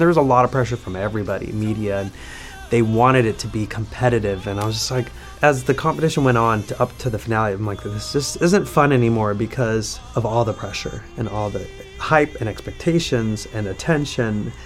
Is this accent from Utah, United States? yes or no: yes; Utah, United States; also born or lived in Miami; growing up Mormon, and in kind of like that Utah bubble, because I grew up in Utah after being born in Miami